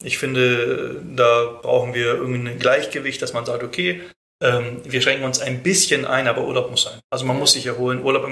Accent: Bremen, Germany; born there; Ich bin ja gebürtig aus Bremen

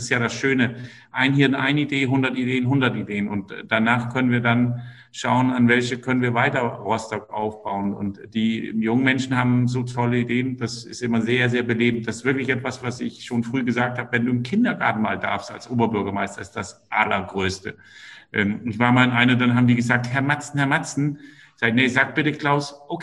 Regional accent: Denmark; ich bin Däne, für die, die es nicht wissen

